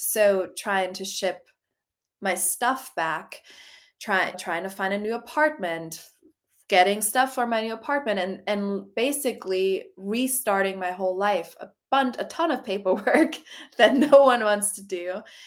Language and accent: English; Germany; because I'm from Germany. I was born and raised there.